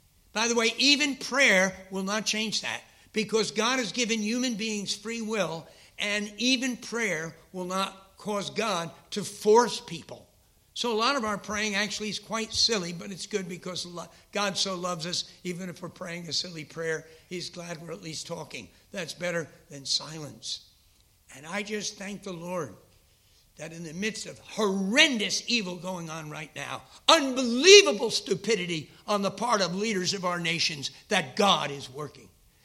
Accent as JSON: {"language": "English", "region": "New York", "country": "United States", "lives_now": "United Kingdom", "said": "People, since I'm from New York, say, when are you going home?"}